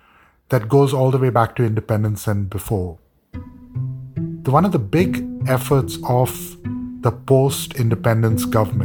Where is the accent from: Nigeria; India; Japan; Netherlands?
India; now in United States; I joke when I teach at Georgetown with my students that as an Indian, I sometimes think of, you know, the great agricultural states of America